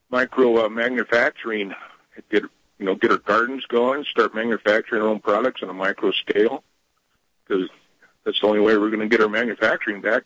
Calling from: Arizona, United States; Yeah, I'm 45 miles from Springerville. It's windy today.

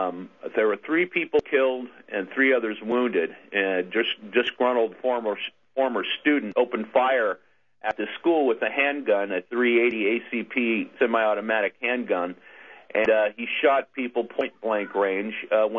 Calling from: Cedar Park, Texas, United States; I'm calling in from Cedar Park on this 21st of April.

